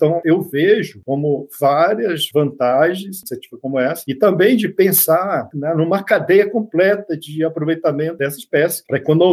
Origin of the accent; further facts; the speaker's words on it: Amazon, Brazil; como eu sou amazônida